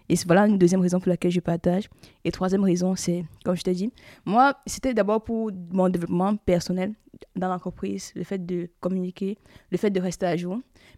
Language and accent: French; Cameroon; moved away; J'ai quitté le Cameroun en 2017. Et mon père m'a dit une phrase qui m'a toujours marqué, c'était « … partout où tu vas, tu es chez toi. »